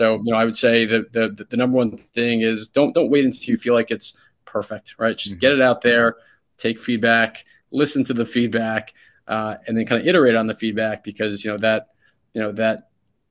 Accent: New York City, New York, United States; I grew up in New York City, and so a lot of my collection happens to be based on athletes or things that are meaningful to me from my childhood in New York City.

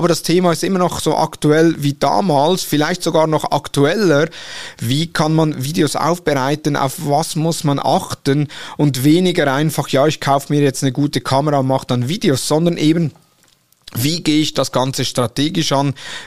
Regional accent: Switzerland; accent: Swiss; ich bin Schweizer mit einem Schweizer Akzent, manchmal mehr, manchmal weniger.

